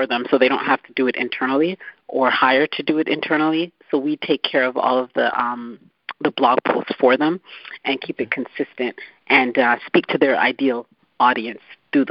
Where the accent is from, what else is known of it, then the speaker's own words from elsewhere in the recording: Canada; now in United States; I'm originally from Canada, so the majority of my career was in Canada